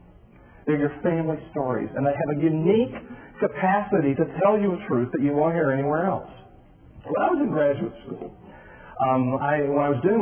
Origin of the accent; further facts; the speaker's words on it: Atlanta, Georgia, United States; I'm from Atlanta